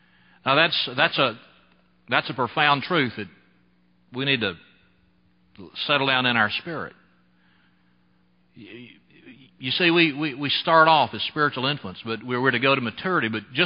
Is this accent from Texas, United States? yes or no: no; Alabama, United States; He was a Presbyterian. I was a Baptist from South Alabama.